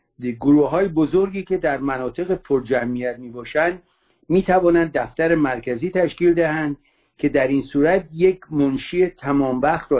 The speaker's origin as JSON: {"language": "Persian", "country": "Iran", "moved": "yes", "said": "من چیز نزدیک 50 سال از ایران اومدم بیرون"}